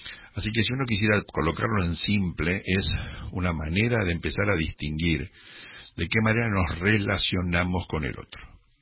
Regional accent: Argentina; Observémonos como argentinos, o sea... es realmente desesperante, yo ya tengo 68 años

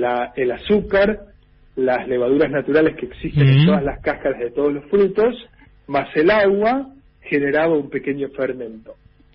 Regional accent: Carmen de Patagones, Buenos Aires Province, Argentina; Yo la comí durante toda mi infancia en Patagones, en Carmen de Patagones, ¿verdad?

